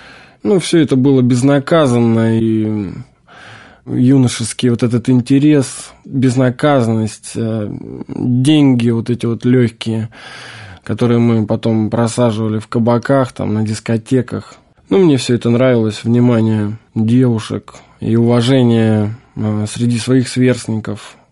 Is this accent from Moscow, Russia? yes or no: no; Nevskaya Dubrovka, Leningrad Oblast, Russia; мне 27 лет, я родился и вырос в Ленинградской области, 30 километров от Санкт-Петербурга, в небольшом поселке городского типа, назывался он Невская Дубровка и сейчас называется.